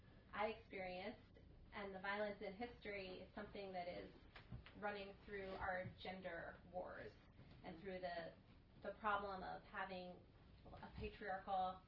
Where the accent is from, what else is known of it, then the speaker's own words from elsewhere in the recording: Cherry Hill, New Jersey, United States; In Cherry Hill, New Jersey.